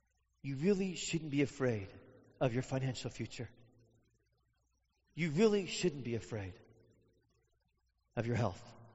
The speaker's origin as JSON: {"language": "English", "country": "United States", "said": "I'm an American, so of course, I do everything that I'm told."}